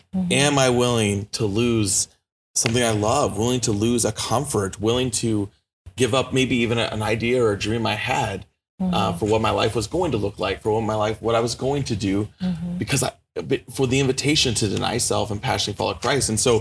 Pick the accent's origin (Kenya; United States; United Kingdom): United States; the South; I was surprised, and I will admit this, that, you know, I've been growing up in the South.